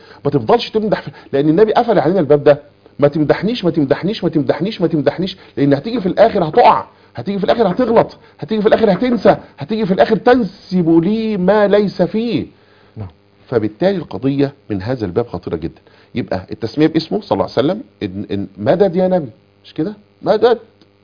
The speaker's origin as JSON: {"language": "Arabic", "country": "Egypt", "said": "المشهور عندنا كمصريين"}